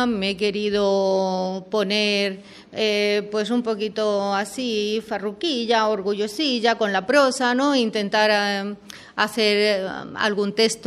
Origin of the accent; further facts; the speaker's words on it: Castilla-La Mancha, Spain; also born or lived in Extremadura, Spain / Granada, Spain; aunque soy de padres andaluces y nací en Extremadura. Y bueno, yo empecé a escribir en la Mancha, donde pasé mi infancia y mi adolescencia.